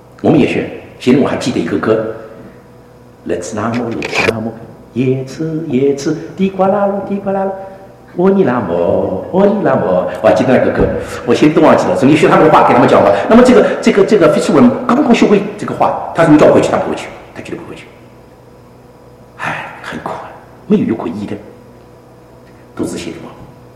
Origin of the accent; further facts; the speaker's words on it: Shanghai, China; 你想我上海人从来没骑过马的